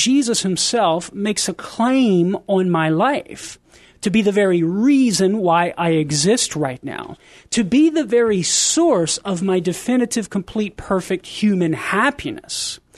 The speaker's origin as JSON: {"language": "English", "town": "Crowley", "region": "Louisiana", "country": "United States", "tie": "born or raised there", "said": "It's actually just a little bit further west of my hometown in Crowley."}